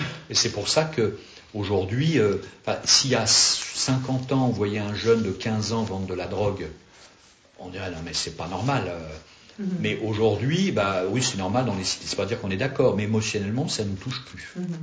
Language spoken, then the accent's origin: French; Gennevilliers, Île-de-France, France; also born or lived in Asnières; je suis né dans une banlieue, pour ceux qui connaissent, Gennevilliers. Après, je suis pas né là, mais j'ai grandi à Gennevilliers, après Asnières et tout ça.